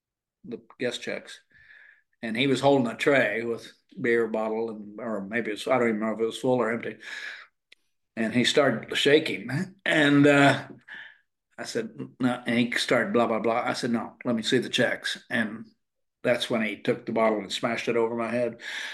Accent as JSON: {"language": "English", "region": "Oklahoma", "country": "United States", "tie": "born or raised there", "said": "when I was growing up in Oklahoma at 16, you had a job."}